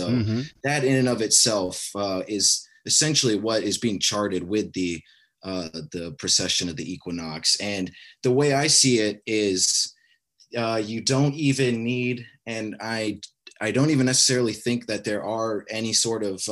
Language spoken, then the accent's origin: English; Alaska, United States; me growing up in Alaska, the lack of sunlight, I could tell you it's a totally different environment.